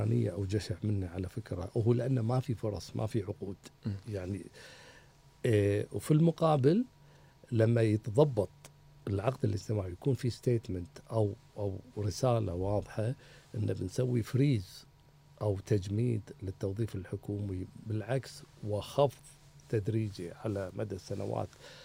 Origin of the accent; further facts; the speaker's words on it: Kuwait; وعلى فكرة ترى هذه ثقافة بالخليج وعندنا بالكويت